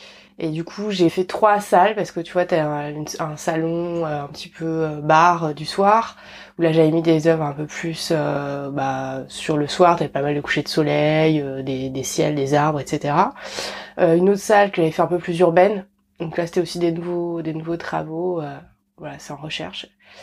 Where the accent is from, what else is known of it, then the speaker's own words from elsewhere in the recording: Paris, Île-de-France, France; born there; je suis née à Paris, en fait. Je me suis rendu compte que j'ai beaucoup de mal à vivre à Paris, en région parisienne.